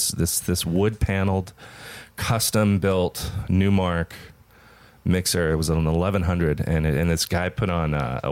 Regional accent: Hollywood, California, United States; Hollywood, California.

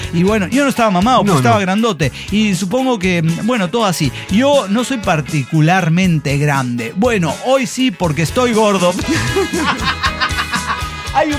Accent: Ciudad Juárez, Chihuahua, Mexico; now in Guadalajara, Mexico; soy un cuate provincia, vengo de Juárez.

